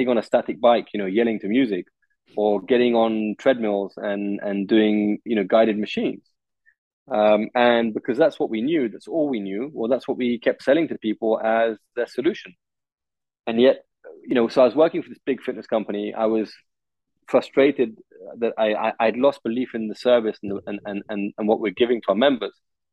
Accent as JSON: {"language": "English", "region": "England", "country": "United Kingdom", "lives_now": "France", "said": "I said, yeah, I'm English, but I live in France."}